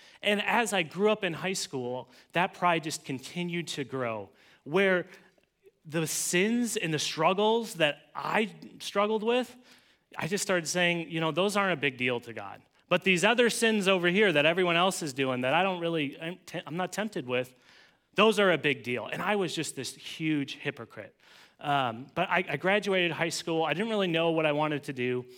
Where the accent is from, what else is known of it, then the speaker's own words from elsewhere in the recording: Altoona, Wisconsin, United States; So I grew up in Wisconsin, in western Wisconsin, in a place called Altoona.